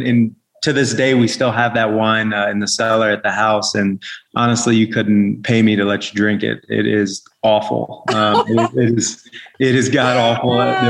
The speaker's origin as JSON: {"language": "English", "region": "Virginia", "country": "United States", "tie": "born or raised there", "said": "And then, like you said, I was born and raised here in the Shenandoah Valley."}